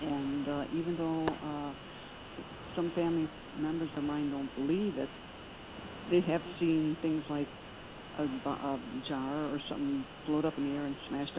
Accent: Ireland; I ought to know better than to lose my temper, but I'm Irish, and I lost my temper.

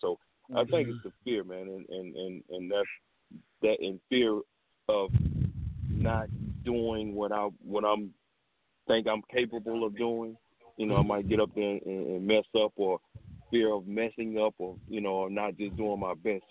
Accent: Macon, Georgia, United States; I'm from Macon, right. Georgia. Yeah. I still live there.

